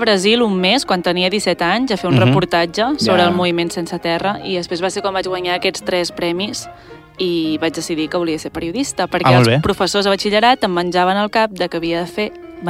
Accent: Manlleu, Catalonia, Spain; Jo sóc de Manlleu. Sí, Manlleu

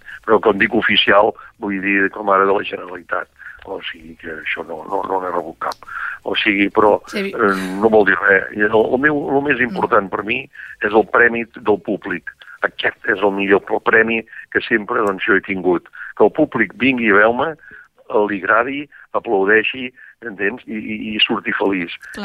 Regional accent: Vall d'Aro, Catalonia, Spain; sempre he parlat de la Costa Brava i del meu poble, de la Vall d'Aro

